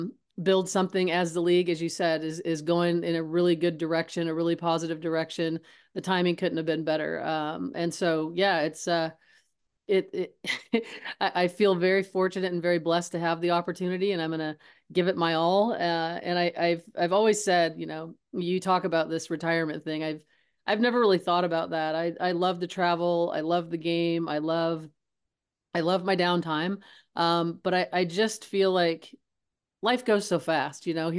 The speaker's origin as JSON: {"language": "English", "region": "California", "country": "United States", "said": "It was in San Diego. I'm from Southern California."}